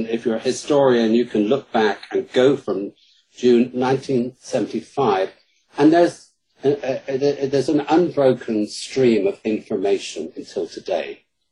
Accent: United Kingdom; accent: British; And my British accent in Chicago works wonders.

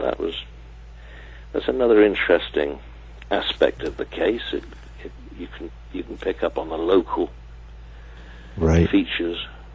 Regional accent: Cardiff, Wales, United Kingdom; And I suppose in a way, but having been born and bred in Cardiff

